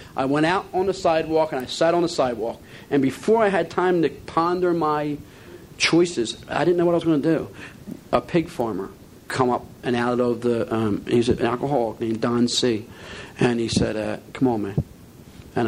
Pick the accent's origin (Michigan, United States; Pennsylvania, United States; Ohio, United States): Pennsylvania, United States; Philadelphia; We had dogs growing up in Philadelphia, all right?